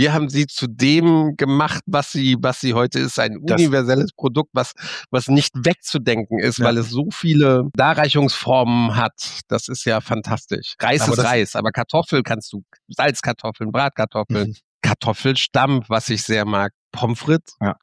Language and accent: German; North Rhine-Westphalia, Germany; Ich bin nicht im Ruhrgebiet, ich komme aus dem Rheinland, das ist nicht das Ruhrgebiet.